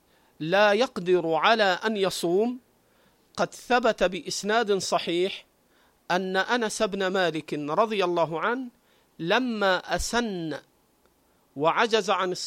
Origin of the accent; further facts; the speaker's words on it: Egypt; عندنا في مصر نشهد ولا يعز من عاديت